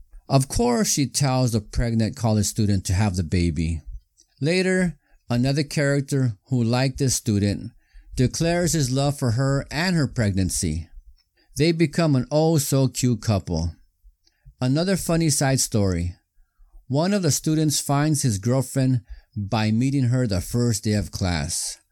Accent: East Los Angeles, California, United States; Plus, I grew up in East Los, so Mexico was not that foreign to this Chicano.

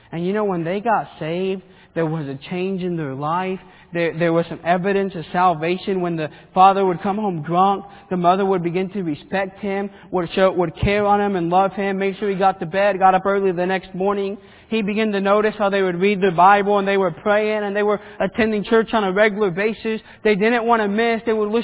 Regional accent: Argentina; and I remember growing up in Argentina as a boy

